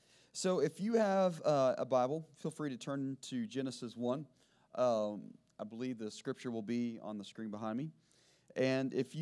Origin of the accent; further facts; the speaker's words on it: Oklahoma, United States; also born or lived in Texas; now in North Augusta, United States; I grew up in Oklahoma, went to college in Texas, stayed in Texas. I work in Georgia, and we live in South Carolina.